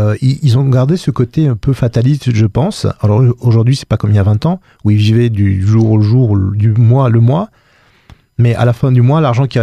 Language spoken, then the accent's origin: French; Paris, Île-de-France, France; Les Parisiens sont épouvantables. Hein. J'en faisais partie.